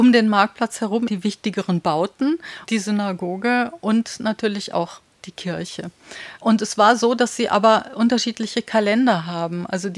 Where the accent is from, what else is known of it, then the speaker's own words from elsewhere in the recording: Switzerland; accent: Swiss German; Ich bin Schweizerin und rede Schweizerdeutsch. Ich kann auch Jiddisch sprechen